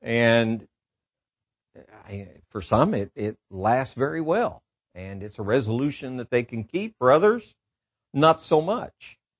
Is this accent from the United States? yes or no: yes; Midwest, United States; I'm from the Midwest, and I can speak to this very personally.